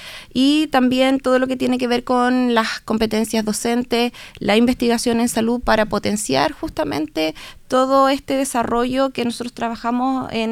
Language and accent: Spanish; Osorno, Los Lagos, Chile; also born or lived in Puerto Montt; Yo soy de Osorno, estuve muchos años trabajando en Puerto Montt y siempre tuve las ganas de volver.